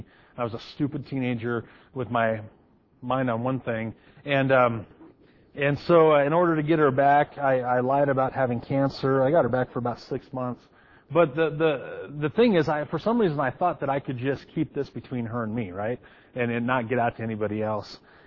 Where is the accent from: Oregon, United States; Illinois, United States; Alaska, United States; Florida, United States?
Oregon, United States; Hermiston; anytime I go back to my hometown of Hermiston, Oregon